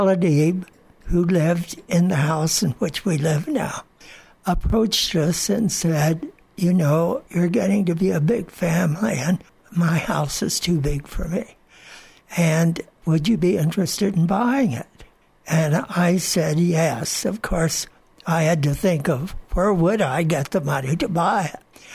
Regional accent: Chamberino, New Mexico, United States; born there; now in Mesilla, United States; I was born in Chamberino, New Mexico, which is just down the road. We've always called that home, too. I have two homes, Chamberino and Mesilla, but Mesilla's been my home longer than Chamberino.

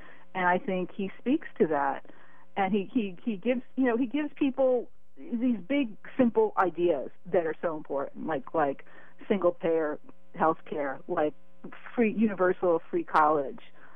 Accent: New Jersey, United States; in my home state of New Jersey

